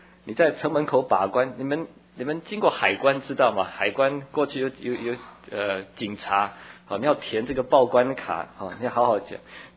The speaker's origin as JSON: {"language": "Chinese", "country": "Taiwan", "tie": "born or raised there", "said": "我在小时候在台湾乡下长大，小地方菜市场卖菜"}